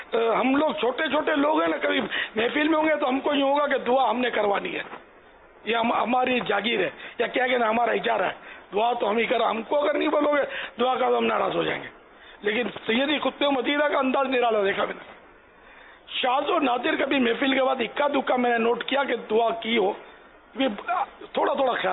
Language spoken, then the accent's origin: Urdu; Karachi, Sindh, Pakistan; born there; اب جیسے میں کس محلے میں پیدا ہوا یہ اس کو شہرت نہیں ہے, کراچی میں پیدا ہوا میں خود بولتا ہوں